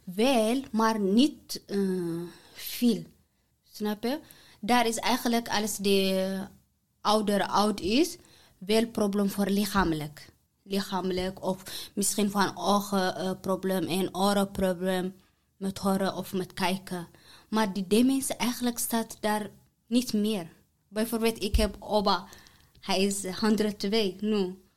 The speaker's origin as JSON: {"language": "Dutch", "country": "Eritrea", "second_language": "Dutch", "lives_now": "Netherlands", "said": "Ik kom uit Eritrea. Ik woon in Nederland al 7 jaar."}